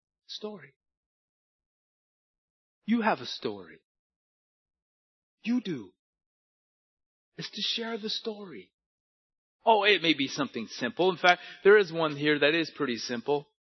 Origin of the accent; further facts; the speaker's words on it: Manchester, North West England, United Kingdom; But it was only in 2022 that I became saved. I'm 32 years old. I'm from Manchester, United Kingdom. I was baptized June 2024.